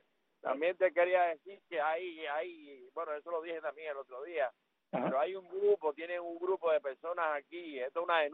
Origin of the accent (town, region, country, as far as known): Cuba; now in Indiana, United States